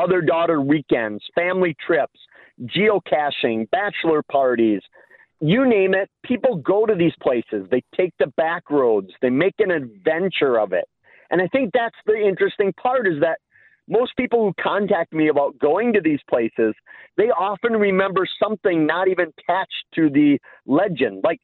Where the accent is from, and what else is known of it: Eau Claire, Wisconsin, United States; born or raised there